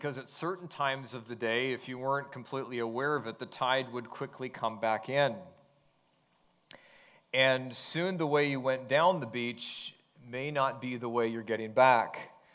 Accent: West Coast, United States; Well, growing up on the West Coast, I grew up only minutes from the ocean, from the Pacific Ocean

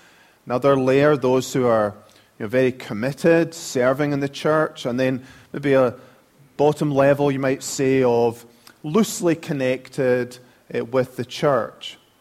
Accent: Scotland, United Kingdom; accent: Scottish; One of my colleagues says that no one would listen to me if it wasn't for my Scottish accent.

